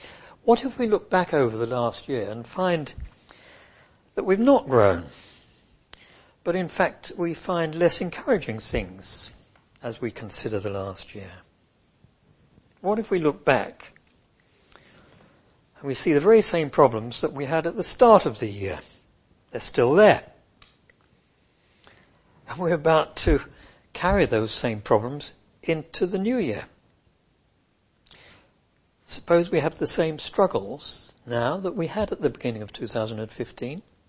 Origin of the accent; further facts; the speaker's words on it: United Kingdom; Particularly, I suppose, being British, we tend not to wear our hearts on our sleeves.